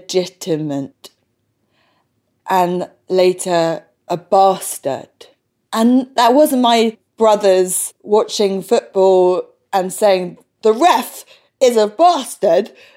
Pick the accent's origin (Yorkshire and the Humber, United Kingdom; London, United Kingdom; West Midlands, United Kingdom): London, United Kingdom; born there; I'm white, I'm middle class. I was born in London